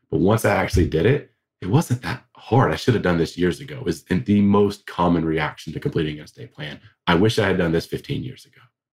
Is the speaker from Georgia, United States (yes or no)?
yes; Georgia, United States; So I grew up in the South. My accent sometimes betrays me, but I grew up in South Georgia.